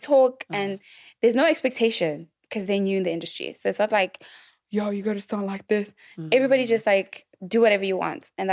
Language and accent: English; South Africa; I'm a South African person, black person.